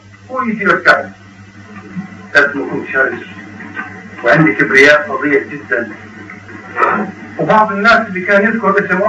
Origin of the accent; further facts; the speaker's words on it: Jordan; moved away; طبعا لما طلعت من الاردن 11 سنه اهلي ما يعرفوش عني انا وين